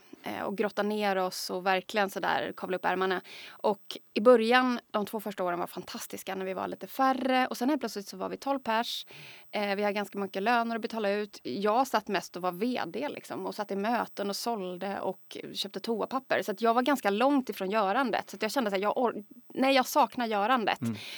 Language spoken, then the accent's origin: Swedish; Småland, Sweden; Jag är uppvuxen i Småland där Centerpartiet är väldigt starka.